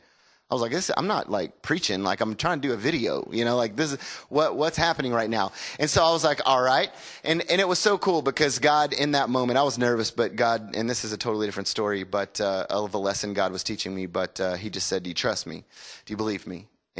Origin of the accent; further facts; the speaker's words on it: the South, United States; And I was like, yes, ma'am, we are Christians. We're from the South.